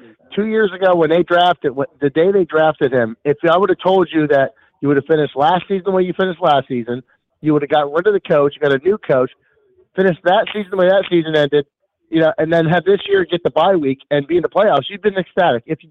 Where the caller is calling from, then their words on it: Bethlehem, Pennsylvania, United States; from Bethlehem.